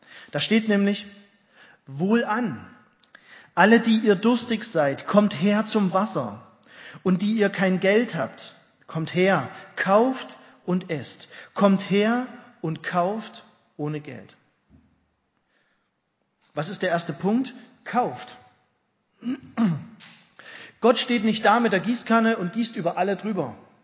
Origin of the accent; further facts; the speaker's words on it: East Germany, Germany; Ich bin ja auch Ossi